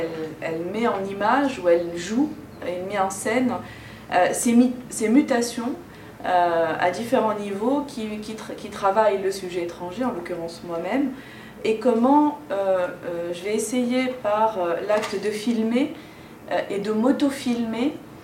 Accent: Tunisia; now in France; Donc moi, je suis tunisienne, j'entreprends ce voyage à Paris pour poursuivre mes études en art plastique.

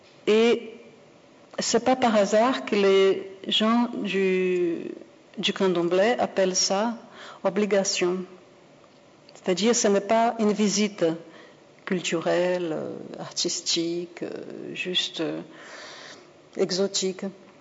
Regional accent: Brazil; moved away as an adult; je suis née au Brésil, j'ai vécu pendant 22 ans au Brésil, donc j'ai connu du dedans un peu les choses.

